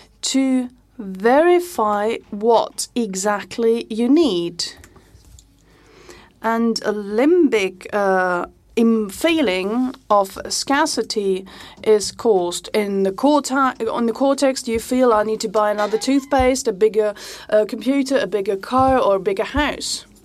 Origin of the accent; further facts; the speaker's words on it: United States; To me, as an American, I don't have a common history together with black people or Indians